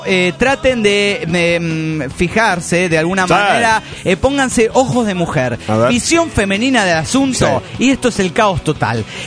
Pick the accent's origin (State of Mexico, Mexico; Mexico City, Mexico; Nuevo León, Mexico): Nuevo León, Mexico; Monterrey; de Monterrey.